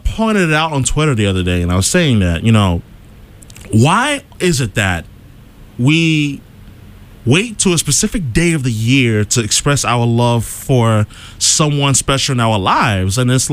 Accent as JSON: {"language": "English", "town": "New York City", "region": "New York", "country": "United States", "tie": "born or raised there", "said": "Like, I actually grew up in New York. I'm originally from New York City."}